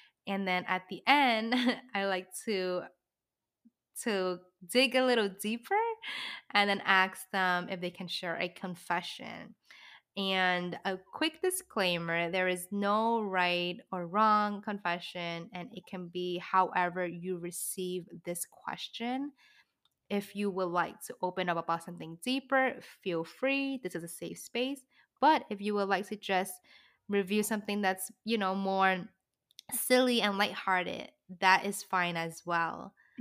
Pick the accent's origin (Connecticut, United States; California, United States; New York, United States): New York, United States; I have so much love and pride for being a New Yorker